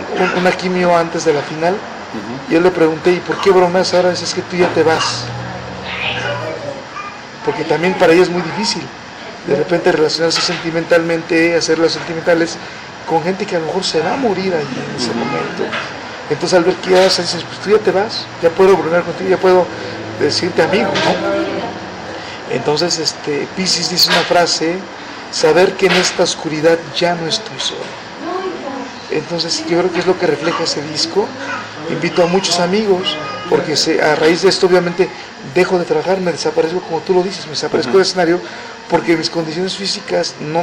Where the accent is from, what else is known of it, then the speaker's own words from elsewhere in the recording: Oaxaca, Mexico; Mucha gente sabe que yo soy del estado de Oaxaca y estaba hablando justamente de mi experiencia como provinciano en esta ciudad.